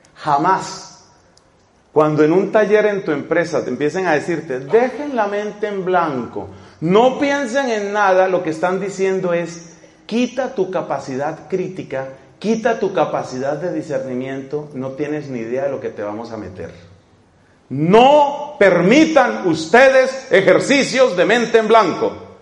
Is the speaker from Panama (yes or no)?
no; Colombia; en mi país, en Colombia.